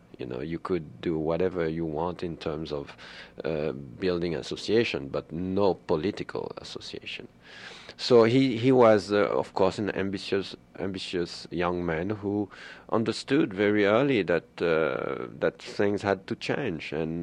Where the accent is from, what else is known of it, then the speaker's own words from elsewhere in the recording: DR Congo; I grew up in Congo. My parents went to work in Congo in 1961-62, and we of course followed them